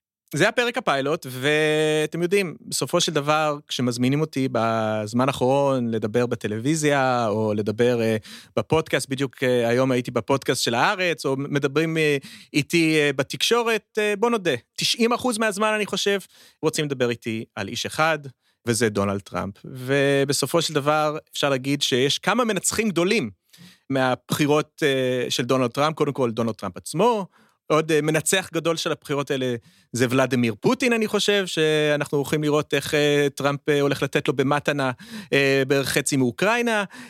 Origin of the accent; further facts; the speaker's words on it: Pennsylvania, United States; now in Israel; מדינת פנסילבניה, המדינה שאני גדלתי בה עד שעליתי לארץ